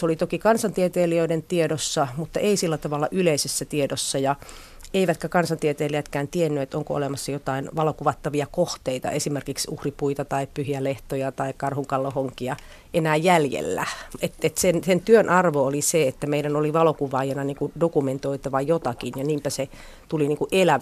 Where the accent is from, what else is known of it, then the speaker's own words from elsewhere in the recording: Joensuu, North Karelia, Finland; Mä olen kaupunkilainen, mä oon kasvanut Joensuussa, mutta siellä oli siihen aikaan paljon semmoisia metsiä